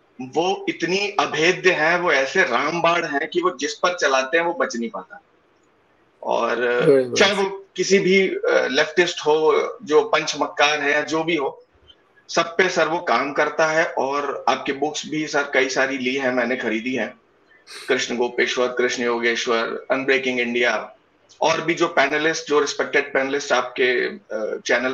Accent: Kanpur, Uttar Pradesh, India; और by the way sir हम कानपुर से हैं

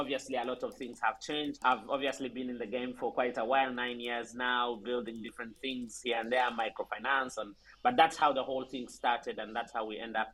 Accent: Uganda; I'm originally from Uganda and I worked across the continent. So at one point I was working in Nairobi, just next door to Uganda.

